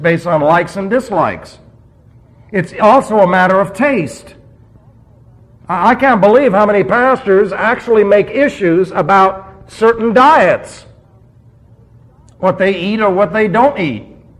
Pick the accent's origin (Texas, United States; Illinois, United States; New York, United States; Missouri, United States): New York, United States; New York City; Remember, I'm from New York City, so I don't know anything about those things.